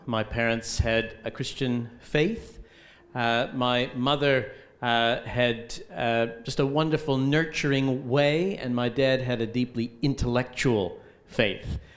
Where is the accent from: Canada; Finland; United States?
Canada; New Brunswick; now in Australia; Yes, my home is New Brunswick. So that's the east coast of Canada.